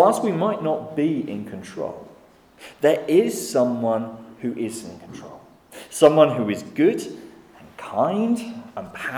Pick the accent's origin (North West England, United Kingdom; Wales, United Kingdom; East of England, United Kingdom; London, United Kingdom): East of England, United Kingdom; Saxmundham; I grew up kind of in Saxmundham, further east.